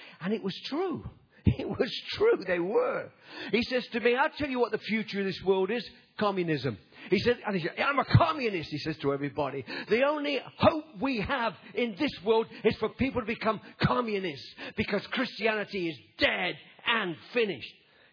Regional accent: Nottingham, East Midlands, United Kingdom; When I was 16, I used to go into our city in Nottingham. I come from Nottingham. You know, you've heard of Robin Hood? Well, I come from where he was born. Robin Hood country.

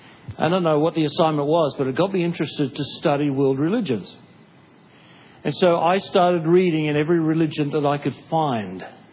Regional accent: Australia; The reason being, I thought, I'm Australian, Australians are Christian, so I know what it's all about.

